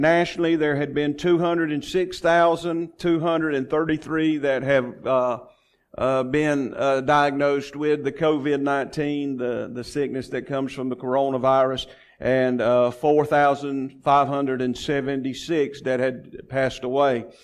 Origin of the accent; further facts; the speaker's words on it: Georgia, United States; I was born and raised in Pierce County and Brantley County, Georgia